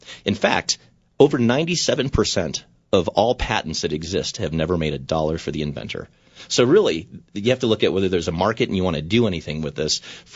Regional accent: Albuquerque, New Mexico, United States; growing up here in Albuquerque and growing up in the South Valley

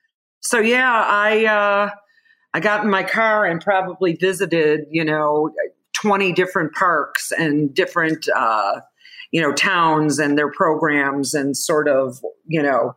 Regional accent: Chicago, Illinois, United States; and we're from Chicago, so he was going to go to Illinois.

